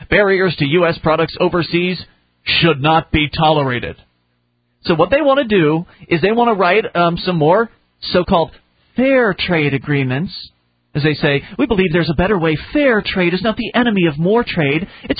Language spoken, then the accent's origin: English; United States; which gives me, as an American, less money to spend on other things.